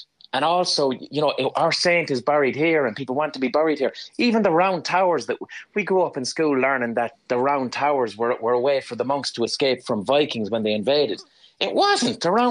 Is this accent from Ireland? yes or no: yes; Ireland; And I'm coming at it from the perspective of being an Irish writer.